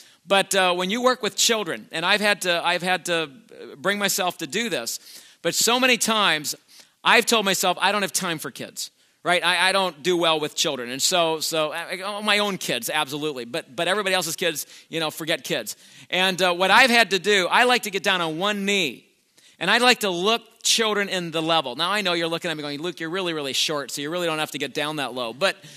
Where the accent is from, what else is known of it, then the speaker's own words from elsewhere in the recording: Canada; now in United States; I want to tell you something as a Canadian coming to America. That was one of the hardest things for me, and I kid you not, that was one of the hardest things for me as a Canadian, coming to America